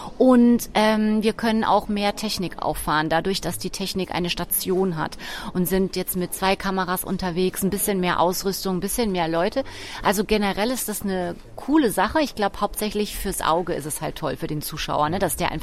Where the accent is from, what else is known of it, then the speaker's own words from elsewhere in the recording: Baden-Baden, Baden-Württemberg, Germany; weil wir kommen beide aus Baden-Baden.